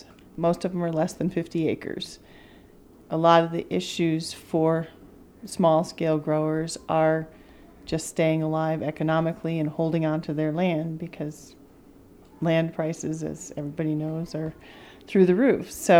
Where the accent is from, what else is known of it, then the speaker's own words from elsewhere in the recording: Auburn, California, United States; and I'm from Auburn.